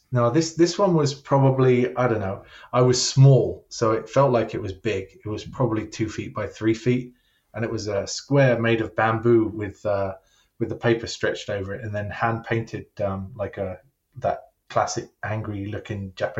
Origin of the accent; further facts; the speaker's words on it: Croydon, London, United Kingdom; moved away as an adult; Yeah, so I was in England for the first 30 years of my life, and my accent is just not going to go away. And also, when I talk to people from Britain, my accent comes back again. I was born in South Croydon. South Croydon, mate.